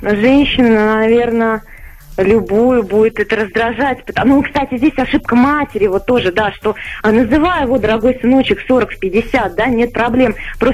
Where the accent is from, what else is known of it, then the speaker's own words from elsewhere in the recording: Moscow, Russia; Я из Москвы.